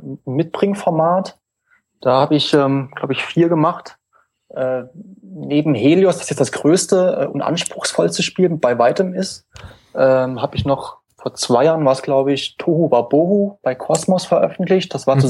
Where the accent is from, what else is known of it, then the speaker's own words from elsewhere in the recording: Saarland, Germany; wer die Stimme nicht kennt. Ich komme aus dem Saarland und arbeite zwar in Mainz